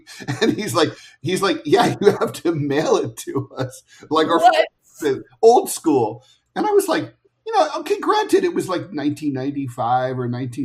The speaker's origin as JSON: {"language": "English", "town": "Dayton", "region": "Ohio", "country": "United States", "tie": "born or raised there", "said": "he lives – near my hometown of Dayton, Ohio now."}